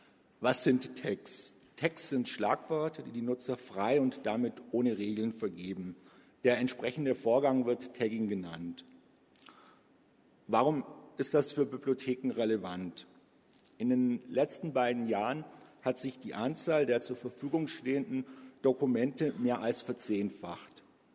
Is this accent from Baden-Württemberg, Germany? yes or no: no; Koblenz, Rhineland-Palatinate, Germany; Auf der rechten Seite sehen Sie eine Tag-Cloud meiner Heimatstadt Koblenz, erkennbar an dem deutschen Eck als Tag.